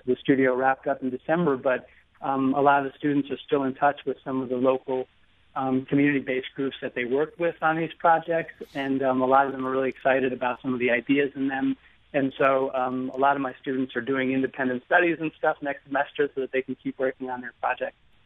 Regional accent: New York, United States; I'm not from St. Louis. I'm from New York, but I just have really enjoyed working there.

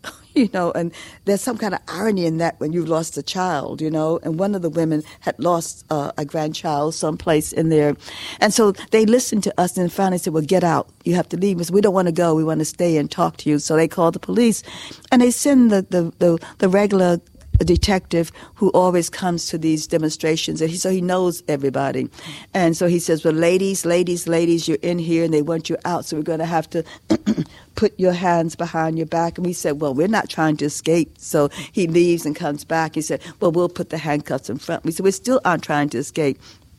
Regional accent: New York, United States; when we were growing up in New York

